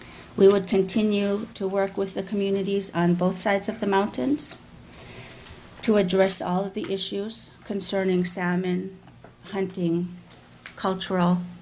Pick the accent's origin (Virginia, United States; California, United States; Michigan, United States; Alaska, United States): Alaska, United States; Bethel; I was born and raised in Bethel, Alaska. I am a Yupik Eskimo from the Chulista region.